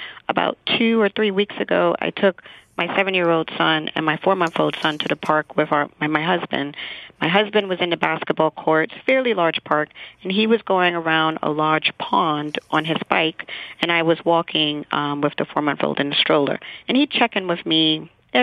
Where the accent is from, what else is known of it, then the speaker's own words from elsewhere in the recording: New York City, New York, United States; I had that growing up in New York City